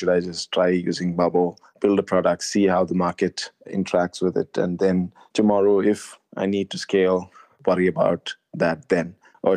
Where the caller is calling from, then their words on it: Dubai, United Arab Emirates; Hey, Rob. … I'm calling you from Dubai.